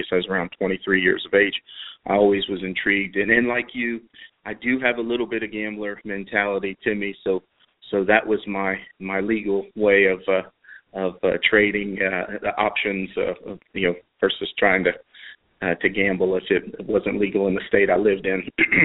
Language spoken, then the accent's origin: English; Hollywood, Florida, United States; now in Nashville, United States; I was born and raised in South Florida, Hollywood, Fort Lauderdale area. Moved to Middle Tennessee in January of 92.